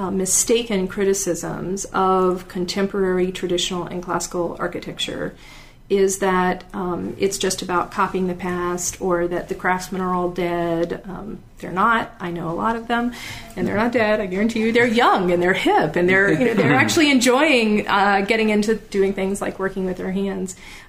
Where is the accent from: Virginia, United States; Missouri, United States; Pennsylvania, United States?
Virginia, United States; Williamsburg; In part, I think, from growing up in Williamsburg, Virginia, where Baldwin Brass did candlesticks and decorative lighting